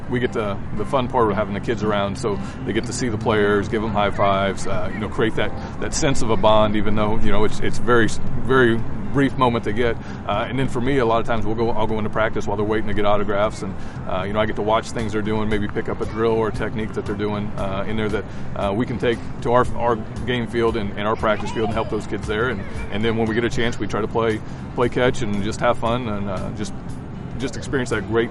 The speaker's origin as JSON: {"language": "English", "region": "Illinois", "country": "United States", "tie": "born or raised there", "lives_now": "Green Bay, United States", "said": "We're from Illinois, born and raised there, and became a Packers fan as a young kid"}